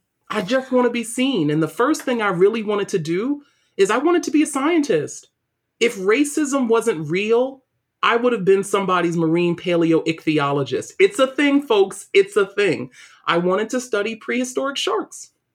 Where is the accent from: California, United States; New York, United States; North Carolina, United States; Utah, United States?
New York, United States; New York City; I didn't realize, I think, the privilege of open spaces, because that's not something I grew up with in New York City.